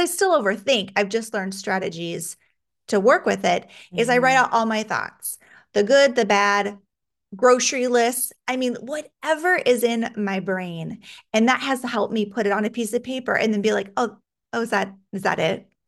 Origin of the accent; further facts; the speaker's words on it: Alaska, United States; But I actually grew up in Alaska. And so I know that there's not a lot of people that are born and raised in Alaska. It's a pretty actually small state population wise.